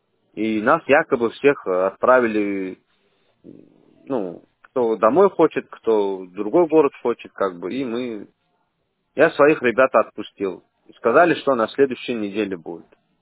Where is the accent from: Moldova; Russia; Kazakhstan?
Russia; Derbent, Dagestan; now in Saint Petersburg, Russia; Я в Питере сейчас в данный момент. Я с Дербента, из Дагестана, я приехал сюда.